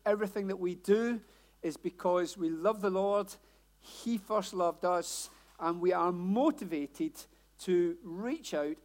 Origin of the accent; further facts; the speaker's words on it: Glasgow, Scotland, United Kingdom; accent: Glasgow; And as you can tell, my accent is not London, Hellingdon, any of that. Born and bred in Glasgow. Believe it or not, I have not lived there for more than almost 40 years.